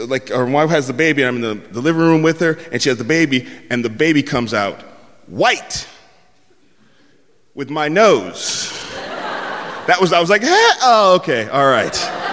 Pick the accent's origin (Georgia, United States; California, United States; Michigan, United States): California, United States; San Francisco